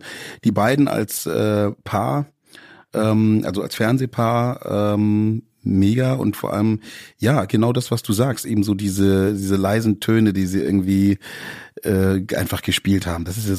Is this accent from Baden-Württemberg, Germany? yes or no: yes; Baden-Württemberg, Germany; Also ich bin ja Schwabe, bin im Schwabenland aufgewachsen